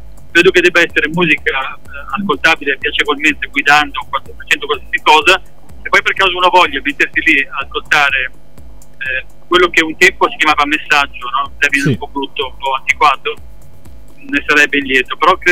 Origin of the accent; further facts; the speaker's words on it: Genoa, Liguria, Italy; io sono un genovese atipico